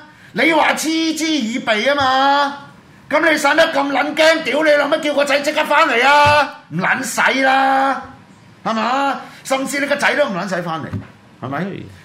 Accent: Hong Kong; 我好擔心喎，作為香港人

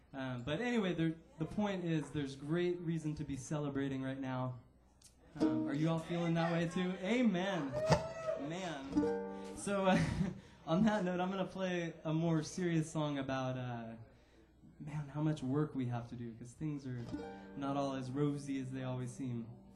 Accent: Oakland, California, United States; It was just Oakland hometown. I'm from Oakland, so it was just so nice to be there.

